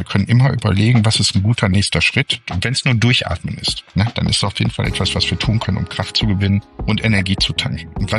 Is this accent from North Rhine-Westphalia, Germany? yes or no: yes; Essen, North Rhine-Westphalia, Germany; herzliche Grüße aus meiner Heimatstadt Essen, der wunderschönsten Stadt im Ruhrgebiet